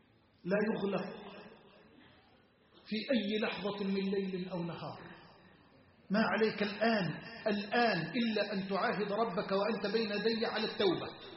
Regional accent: Egypt; اللهم اجعل بلدنا مصر أمنا أمانا سخاء رخاء

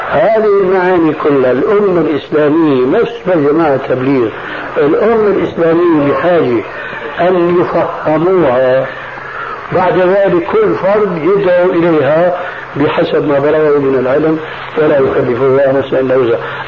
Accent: Syria; ونحن عندنا في الشام

